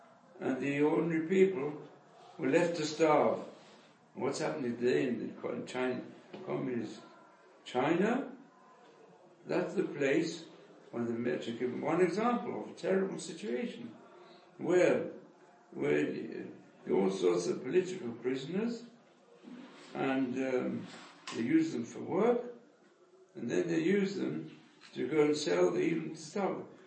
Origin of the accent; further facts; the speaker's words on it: Israel; Well, you know, I come from Hashem HaTzeh Kibbutz, where they never mention the name of God.